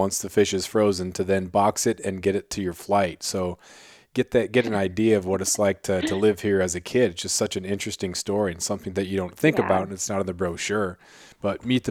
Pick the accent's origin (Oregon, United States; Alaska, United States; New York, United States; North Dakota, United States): Alaska, United States; I grew up on Prince of Wales Island and then went to college in Arizona. Then my first teaching job out of college was in California.